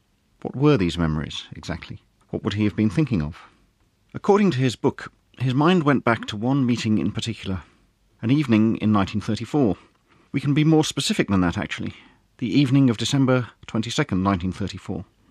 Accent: Coventry, West Midlands, United Kingdom; The streets of what was then my hometown, Coventry.

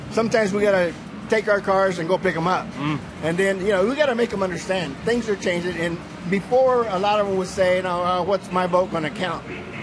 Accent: Fort Worth, Texas, United States; born and raised in Fort Worth, Texas. In some way, 3-4 generations down, our family comes from Mexico.

